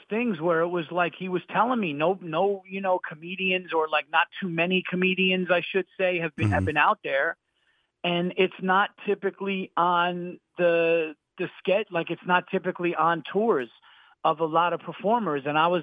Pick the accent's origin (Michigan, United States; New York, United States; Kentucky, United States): New York, United States; No, I'm a New Yorker. I'm from New York, and you know, to be honest with you, my younger brother moved out to Sandpoint, or in the Sandpoint area.